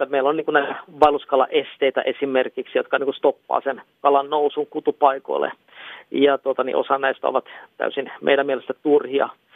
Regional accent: Vaasa, Ostrobothnia, Finland; Esimerkiksi se Vaasan kieppeillä niin kalastan, mikä on niin kuin mun kotipaikkakunta, joka Etelä-Suomessa nykyään asunkin

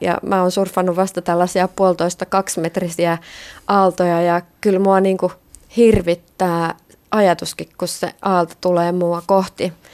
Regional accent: North Karelia, Finland; Mä oon lapsuudessa, en ole asunut merenrannalla, vaan mä tuun Pohjois-Karjalasta ja Pielisen rannalta

